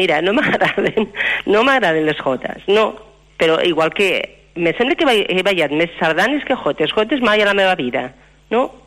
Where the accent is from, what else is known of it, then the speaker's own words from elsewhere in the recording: Barbastro, Aragon, Spain; born there; Jo vaig néixer a Barbastro, aquí al costadet.